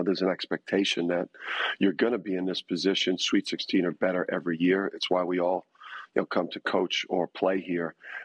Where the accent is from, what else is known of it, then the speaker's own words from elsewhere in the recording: Jersey City, New Jersey, United States; I'm from Jersey City and I was raised by tough people.